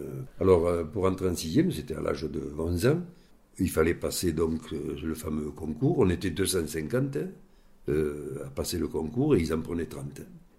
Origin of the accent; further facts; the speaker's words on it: Occitanie, France; born there; Ben, je suis né à Saint-Tir, un petit village de l'Hérault. Je suis né en 1943, pendant la guerre.